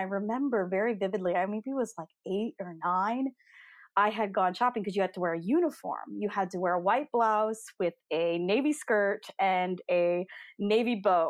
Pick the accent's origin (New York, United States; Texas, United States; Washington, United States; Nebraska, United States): Texas, United States; Fort Worth; I am the daughter of a minister, and I grew up actually in Fort Worth, Texas, and we were all homeschooled